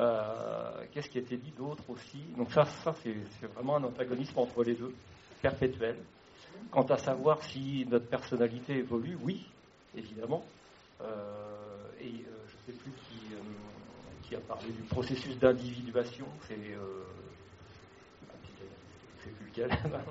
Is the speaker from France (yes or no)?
yes; France; moi je suis français, je suis blanc, je suis athée, je suis sportif.